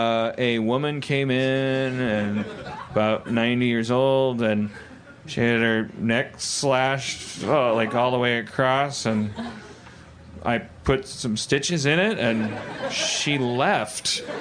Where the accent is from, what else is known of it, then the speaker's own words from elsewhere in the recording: Los Angeles, California, United States; We're from Los Angeles. We have like showbiz shorthand.